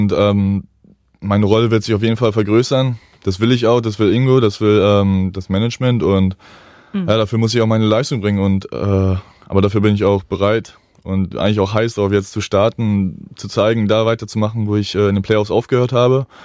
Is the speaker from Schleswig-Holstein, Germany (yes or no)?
yes; Kiel, Schleswig-Holstein, Germany; Und als Kieler sich auch anbietet, Handballprofi werden zu wollen